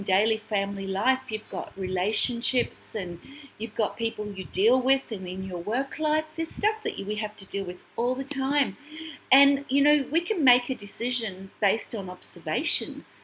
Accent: Australia; I'm here from Australia coming out to you to share with you wellness and joy.

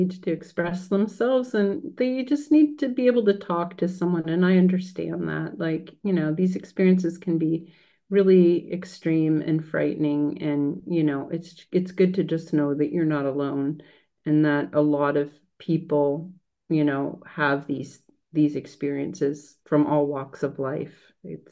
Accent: Ontario, Canada; I'm from Ontario, which is not far from Michigan, right next door.

